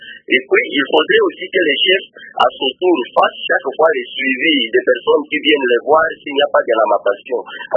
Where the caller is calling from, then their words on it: Fataki, Ituri, DR Congo; Je suis proche de Bounia, je suis à Fataki, proche de Bounia.